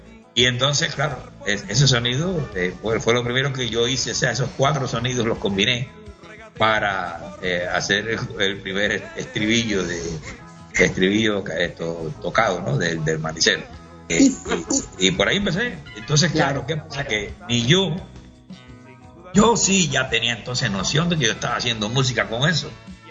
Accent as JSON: {"language": "Spanish", "town": "Los Arabos", "region": "Matanzas", "country": "Cuba", "tie": "born there", "also_born_or_lived": "Havana", "said": "soy cepillado, soy guajiro, yo he nacido en Los Arabos y me fui para La Habana. O sea, Los Arabos era un pueblo"}